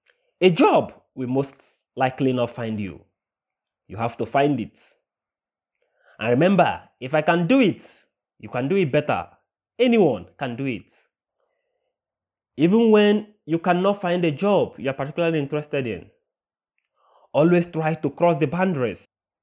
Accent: Abuja, Federal Capital Territory, Nigeria; from Abuja, Nigeria, and I will be speaking about youth employment.

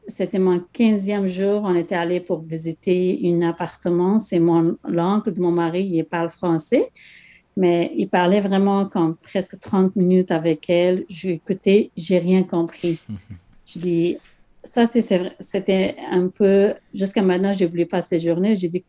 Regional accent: Afghanistan; French is a second language; also born or lived in Pakistan; Mais en général, nous, on est de l'Afghanistan, mais on vient de le Pakistan. Avant de venir ici, on était au Pakistan.

